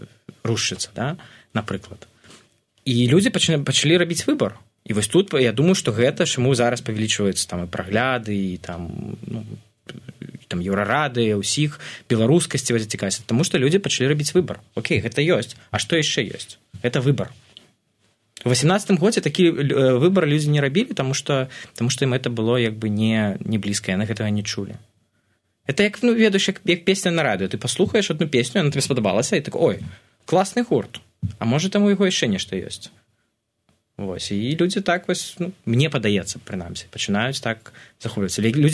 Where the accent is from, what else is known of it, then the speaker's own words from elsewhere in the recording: Belarus; ми ж білоруси, ось це я особливо кожен раз проявляю, кажу, ми ж маленька країна